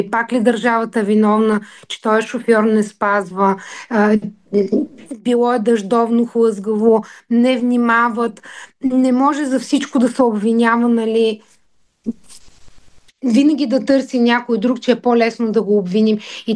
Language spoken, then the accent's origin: Bulgarian; Pleven, Pleven Province, Bulgaria; Аз съм от Плевен, аз постоянно пътувам по този маршрут, оттам минаваме за София.